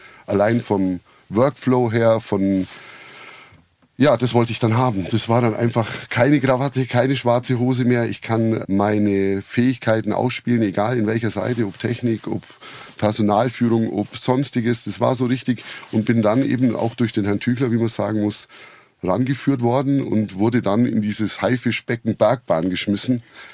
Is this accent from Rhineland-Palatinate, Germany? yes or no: no; Marktoberdorf, Bavaria, Germany; Also ich bin eigentlich im Ostallgäu in Marktoberdorf aufgewachsen, war da eigentlich ziemlich fest mit meinen Wurzeln verwurzelt.